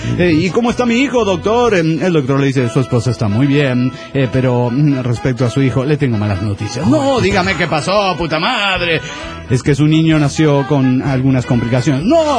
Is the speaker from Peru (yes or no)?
no; Matehuala, San Luis Potosí, Mexico; de Matehuala, San Luis Potosí, México.